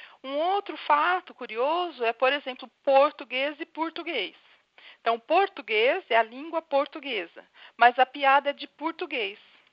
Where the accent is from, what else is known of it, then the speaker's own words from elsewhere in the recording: São Paulo, Brazil; Eu sou paulista, eu sou do sul e não vou ser do norte do Brasil.